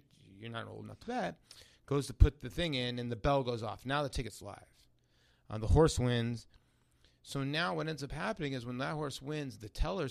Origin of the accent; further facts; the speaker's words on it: Garden City, New York, United States; Yeah, I come from actually Long Island.